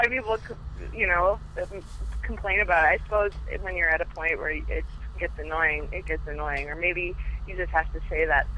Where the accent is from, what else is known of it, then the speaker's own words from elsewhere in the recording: Iowa, United States; So Hollywood, they started making films in Iowa, which is my home state